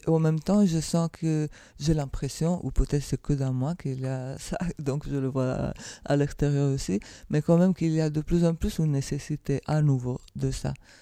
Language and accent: French; Italy; French is a second language; je suis italienne, donc je vis dans un pays où la religion est très présente